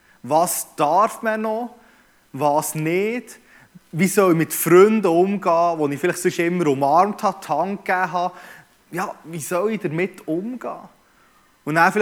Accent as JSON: {"language": "German", "region": "Bern", "country": "Switzerland", "said": "ich bin halt ein Berner"}